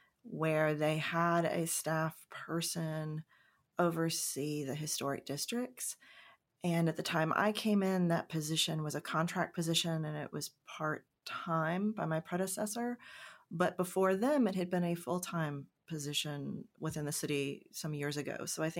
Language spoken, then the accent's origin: English; Virginia, United States; So I'm from Virginia. And I love my home state very much